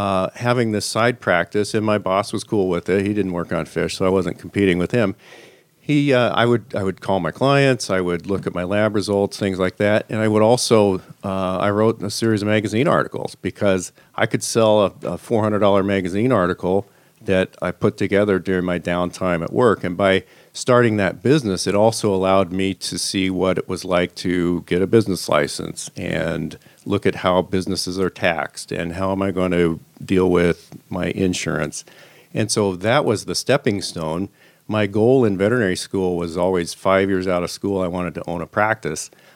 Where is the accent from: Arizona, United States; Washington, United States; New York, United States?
Washington, United States; Edmonds; I'm from this area, I grew up in Edmonds, my wife grew up in Tacoma.